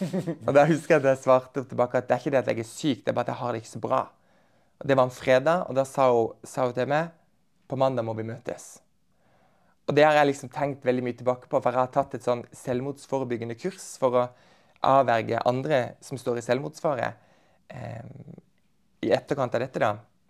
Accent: Farsund, Agder, Norway; now in Kristiansand, Norway; når jeg flytta fra Farsund, da, hvor jeg kommer fra

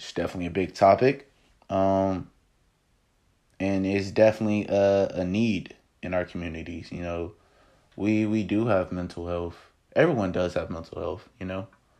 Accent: Columbus, Ohio, United States; I'm from Columbus, y'all. Let me be technical. I'm from the suburbs of Columbus.

